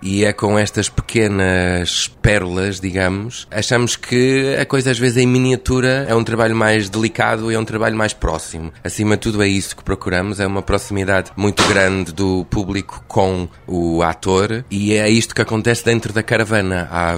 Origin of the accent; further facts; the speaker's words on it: England, United Kingdom; Portuguese is a second language; que sou inglês.